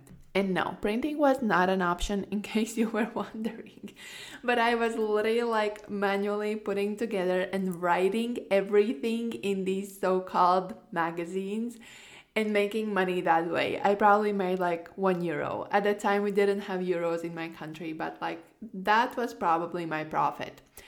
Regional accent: Latvia; I'm from Latvia, which is a small Northern European country, and we have like barely 2 million people living there.

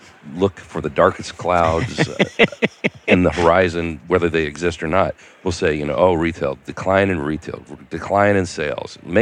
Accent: Washington, District of Columbia, United States; I'm from Washington, D.C. I'm used to that.

